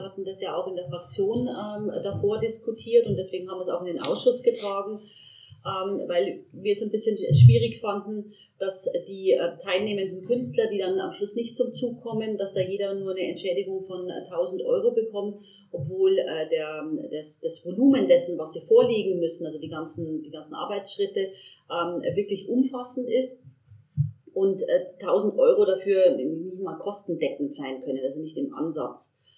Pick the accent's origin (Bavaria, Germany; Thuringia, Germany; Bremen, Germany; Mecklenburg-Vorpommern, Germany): Bavaria, Germany; Regensburg; Ich bin ein Kind des Ostens in Regensburg und ich kenne die Gerrickestraße tatsächlich noch als No-Go-Area von früher.